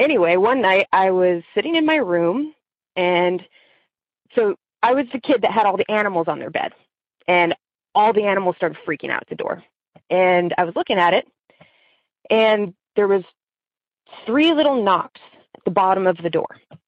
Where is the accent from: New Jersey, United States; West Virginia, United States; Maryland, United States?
Maryland, United States